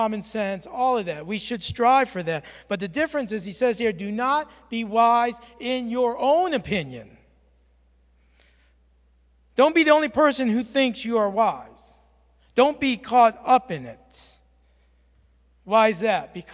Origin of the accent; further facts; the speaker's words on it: New York, United States; I'm from New York. We have a different way of blessing from there.